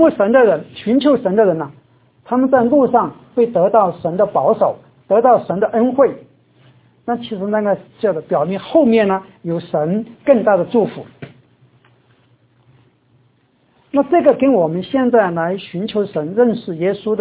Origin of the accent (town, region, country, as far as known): China; born or raised there